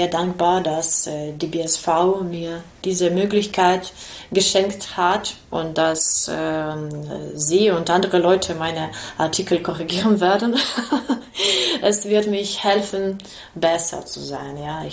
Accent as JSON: {"language": "German", "region": "Kyiv", "country": "Ukraine", "second_language": "German", "lives_now": "Marburg, Germany", "said": "Wir sind aus Kiew. Kiew ist sehr groß. Dort wohnt 6 Millionen Menschen. Und das ist sehr ungewöhnlich für uns, in solcher kleinen, ruhigen Stadt wie Marburg zu leben."}